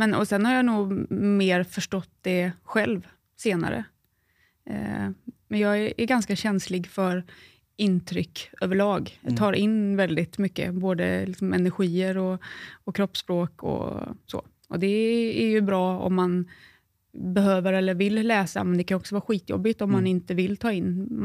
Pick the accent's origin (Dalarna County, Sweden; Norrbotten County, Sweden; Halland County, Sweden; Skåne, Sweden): Halland County, Sweden; Falkenberg; Nej, jag är från Falkenberg.